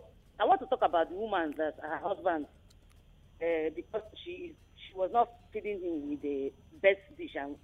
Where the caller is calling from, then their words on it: Makoko, Lagos, Nigeria; I'm calling from Makoko.